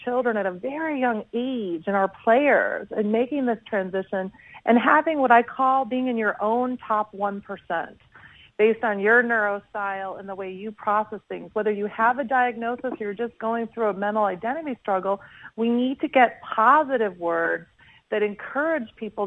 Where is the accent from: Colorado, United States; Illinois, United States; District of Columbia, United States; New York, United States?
Illinois, United States; Schaumburg; I'm from Schaumburg, Illinois. So hello, shout out to Chi-Town.